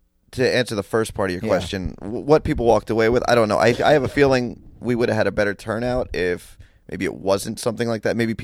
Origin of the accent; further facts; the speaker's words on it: New York, United States; Long Island is I'm from Long Island. I'm a native from eastern Long Island